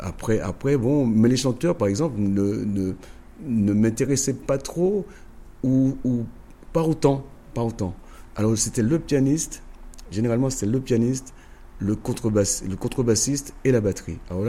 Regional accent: Sainte-Anne, France; je suis né à Sainte-Anne, oui. Je suis Sainte-Annais, donc par conséquent.

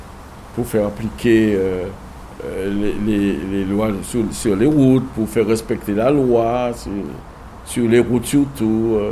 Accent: Lamentin, Guadeloupe; je vais voir à la mairie si nous pouvons entrer chez nous au Lamantin

